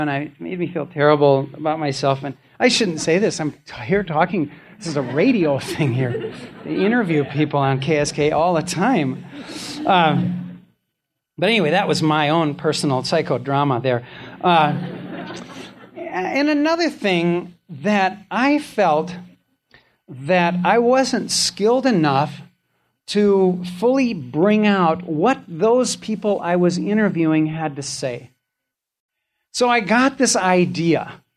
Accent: Midwest, United States; I'm Norwegian from the Midwest. There's nothing subtle, complex.

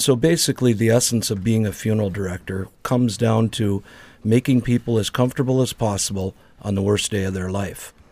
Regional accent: Crookston, Minnesota, United States; my hometown of Crookston, Minnesota

